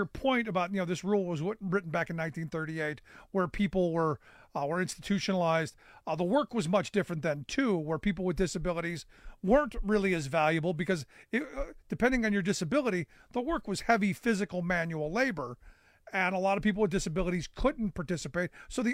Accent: Pennsylvania, United States; how important I think the Pennsylvania state system of higher education is for working people in my home state

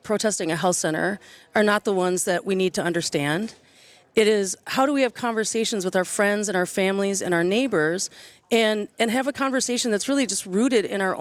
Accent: Wisconsin, United States; I don't know if you can tell by the accent, but I born and raised

